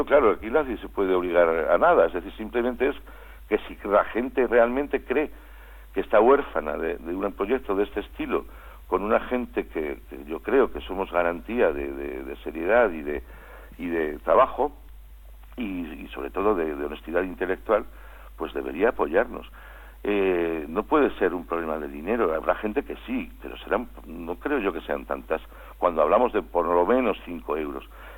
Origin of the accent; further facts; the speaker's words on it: Basque Country, Spain; y porque soy vasco, y entonces quizás estoy más sensibilizado